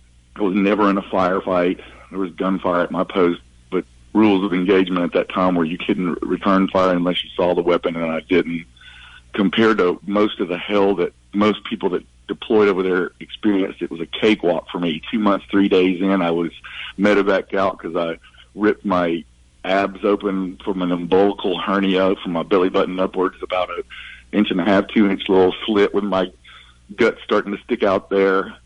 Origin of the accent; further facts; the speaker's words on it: Alabama, United States; I'm 54 years old, I grew up gay in Alabama